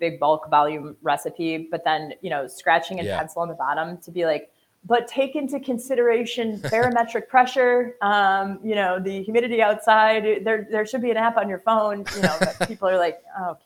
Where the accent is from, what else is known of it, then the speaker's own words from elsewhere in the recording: Chicago, Illinois, United States; I'm from Chicago originally, and you know, you just get this big city feel with like a small town vibe.